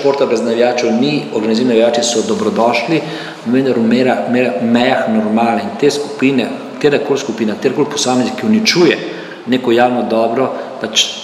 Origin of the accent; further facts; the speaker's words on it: Ljubljana, Central Slovenia, Slovenia; sem jaz Ljubljančan hvaleže